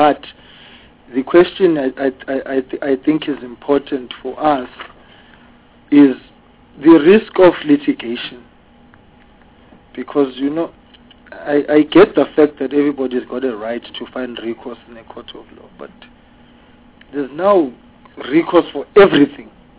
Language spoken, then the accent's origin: English; KwaZulu-Natal, South Africa; I am from South Coast KZN, and I'm now part of Durban because of the new demarcations. I was in Ugu, then I woke up, I'm now a metro boy.